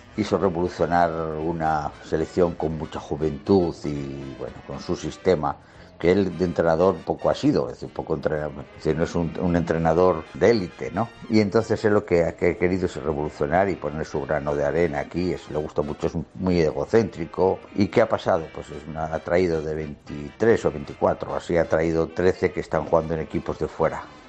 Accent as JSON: {"language": "Spanish", "town": "Gijón", "region": "Asturias", "country": "Spain", "said": "Yo que soy asturiano"}